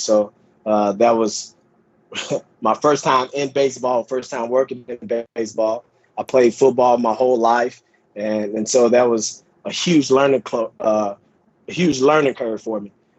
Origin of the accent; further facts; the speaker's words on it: Chicago, Illinois, United States; Born and raised in Chicago. I graduated from Taylor University in 2009.